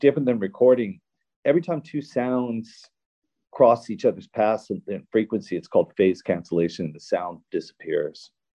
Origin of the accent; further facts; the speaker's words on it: California, United States; I'm from California, right? And I was born in 1967.